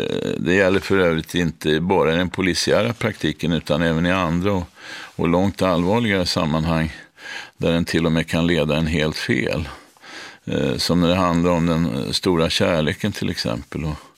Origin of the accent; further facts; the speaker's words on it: Stockholm, Stockholm County, Sweden; jag är 7 år gammal och ägnar i stort sett hela min vakna tid till att bedriva omfattande privatspaningar i kvarteret på Gärdet nere vid Frihamnen i Stockholm där jag växte upp.